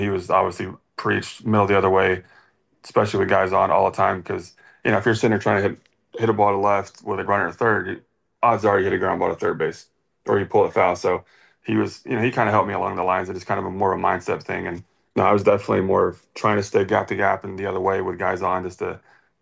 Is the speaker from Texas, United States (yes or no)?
no; Kentucky, United States; So all the people that I grew up with, and the kind of the fans where I grew up in Kentucky were able to kind of watch was kind of cool.